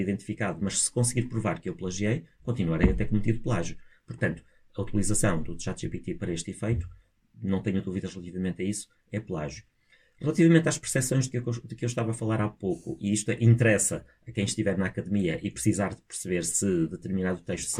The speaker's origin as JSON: {"language": "Portuguese", "country": "Portugal", "said": "como eu sou português de Portugal, toda a gente vai perceber que isto não foi produzido por mim"}